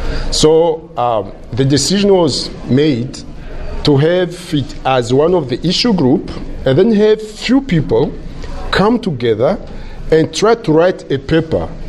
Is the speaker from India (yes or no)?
no; Burundi; So people ask me where I'm from, and I say I'm from Burundi